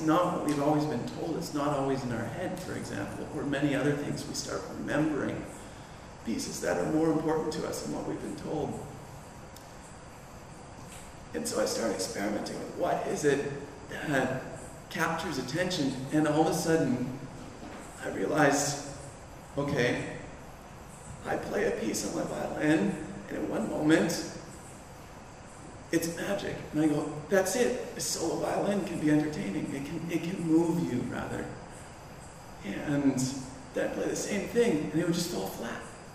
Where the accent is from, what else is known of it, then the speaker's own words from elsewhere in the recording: Canada; Actually, I went to England, so I'm from Canada.